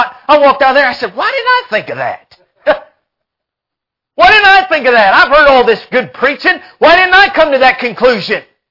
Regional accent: Texas, United States; I was born and raised in West Texas. When I came here, I was claustrophobic. I grew up on a ranch.

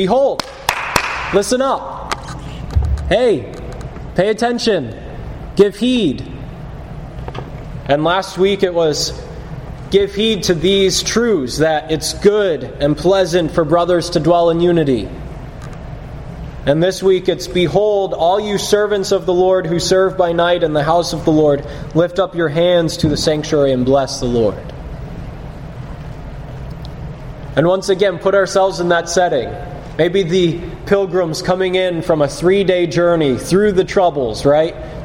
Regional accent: New England, United States; I guess I'm from New England, so this would be a little more to me

